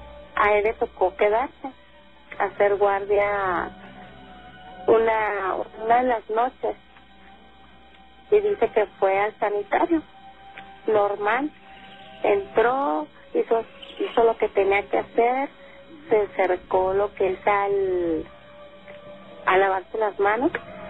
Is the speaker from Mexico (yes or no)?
yes; Chihuahua, Mexico; Yo soy originaria de Chihuahua.